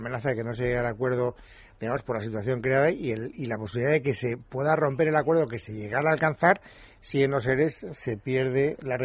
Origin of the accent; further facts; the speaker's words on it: Madrid, Community of Madrid, Spain; Los que somos de Madrid